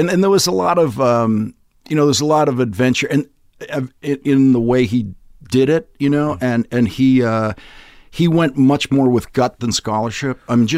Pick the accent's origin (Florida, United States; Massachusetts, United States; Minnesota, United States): Massachusetts, United States; Boston; I grew up in Dorchester, which is above where my father grew up.